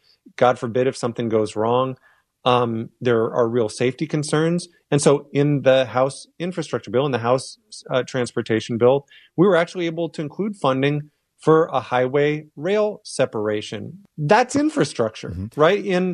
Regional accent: Washington, United States; I grew up on the Olympic Peninsula. I was in high school when the timber industry took it on the chin.

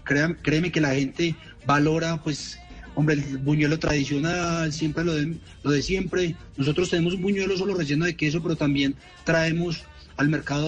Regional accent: Manizales, Caldas, Colombia; Bueno, primero yo soy de Manizales.

